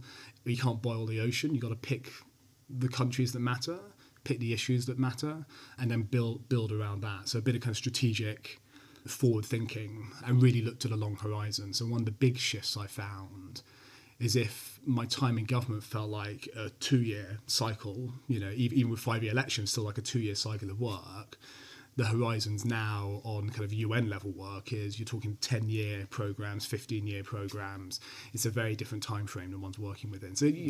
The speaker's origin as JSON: {"language": "English", "country": "United Kingdom", "said": "I know UK politics, I'm British."}